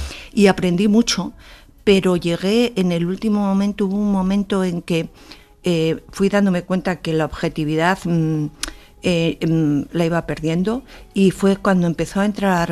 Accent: Rascafría, Community of Madrid, Spain; now in Val de San Vicente, Spain; Me encanta mi casa, mi pueblo, Rascafría, mi pico Peñalar y mi río Lozoya, pero también debo reconocer que en los últimos años me tienen entregada en el Val de San Vicente, en mi pueblecito de Portillo

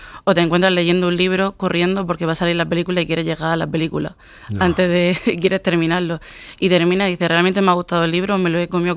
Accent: Lorca, Region of Murcia, Spain; estoy en Madrid, me encanta. Y sí que es verdad que otro ritmo, que parece, por ejemplo, que bueno, yo soy de Lorca

